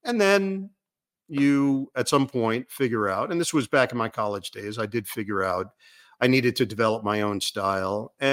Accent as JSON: {"language": "English", "region": "New York", "country": "United States", "tie": "born or raised there", "said": "Locally growing up in New York, Marv was doing the Knicks."}